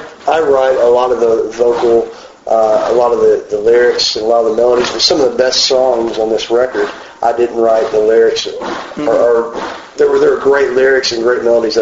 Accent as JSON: {"language": "English", "town": "Nashville", "region": "Tennessee", "country": "United States", "said": "I'm from Nashville, Tennessee"}